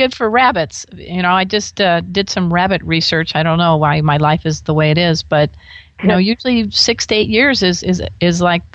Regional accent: Crown Point, Indiana, United States; We are both Hoosiers.

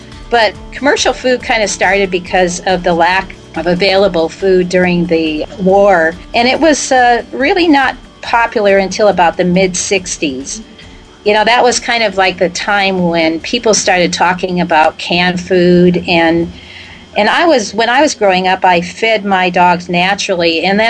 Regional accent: Tubac, Arizona, United States; I'm hosting today in my hometown of Tubac in the southern desert of Arizona

